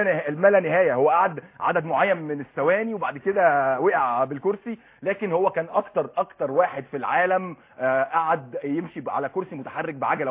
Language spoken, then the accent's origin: Arabic; Egypt; مش بس كده، عندنا في مصر ابطال اولمبيين